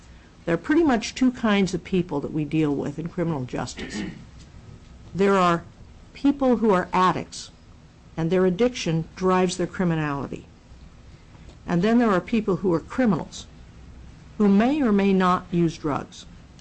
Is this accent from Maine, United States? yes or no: no; California, United States; I am from Butte County, California, and I am a special assistant district attorney in that county of approximately 215,000 people.